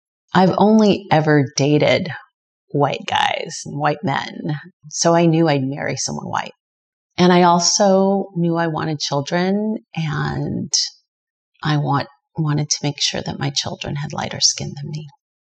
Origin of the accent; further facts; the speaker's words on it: Philippines; heritage, where I came from. And the irony is, if you think about autonomy and where I came from, being Filipino means that you have a heritage of colonization and actually not being autonomous or free.